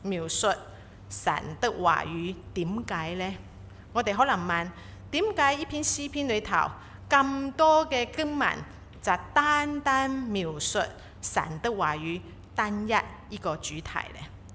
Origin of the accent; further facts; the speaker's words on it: Taiwan; first language Cantonese; Chinese is a second language; 广东话虽然是我的 mother tongue，由小时候在台湾我是讲广东话，到幼稚园才学华语的，不过我从来都没有在广东话的教会崇拜过。